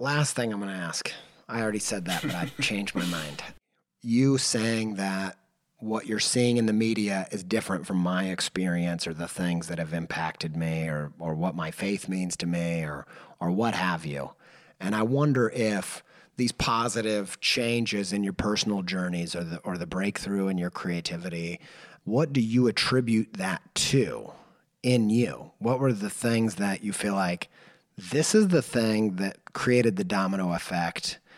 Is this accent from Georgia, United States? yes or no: no; Indiana, United States; You know, I grew up in Indiana in the Bible Belt